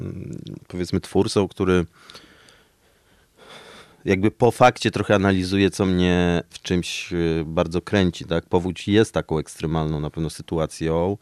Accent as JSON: {"language": "Polish", "region": "Masovian Voivodeship", "country": "Poland", "tie": "born there", "said": "Niestety urodziłem się na Mazowszu, więc to dziwnie brzmi."}